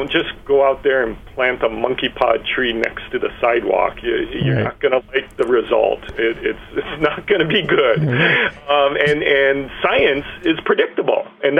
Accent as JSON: {"language": "English", "town": "Kaimuki", "region": "Hawaii", "country": "United States", "tie": "born or raised there", "said": "Local boy, born and raised in Kaimuki."}